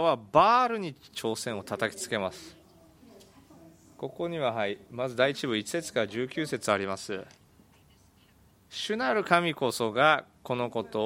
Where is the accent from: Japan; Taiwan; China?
China; Japanese is a second language; 私たち中国人も、もういろんな神々を拝みますね。